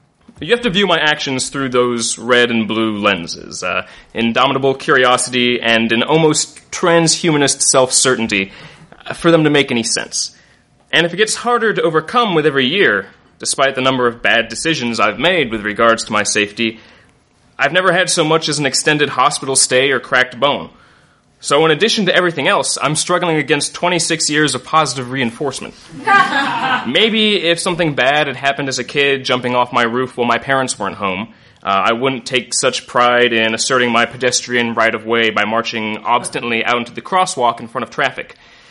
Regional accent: Virginia, United States; You see, I grew up in Northern Virginia, in the D.C. area, straddling the Mason-Dixon line like a befuddled colossus

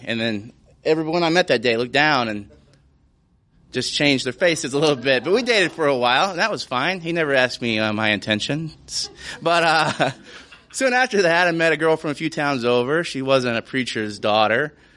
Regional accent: Deep South, United States; Of course, I come from the Deep South in the Bible Belt, and I thought about being a preacher for a while.

